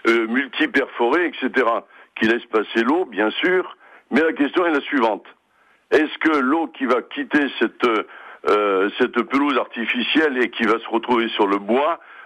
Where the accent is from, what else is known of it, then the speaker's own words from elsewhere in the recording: Lunel, Occitanie, France; Je suis de Lunel.